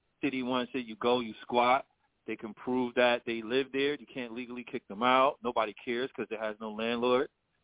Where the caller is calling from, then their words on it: New York City, New York, United States; I'm calling from New York City.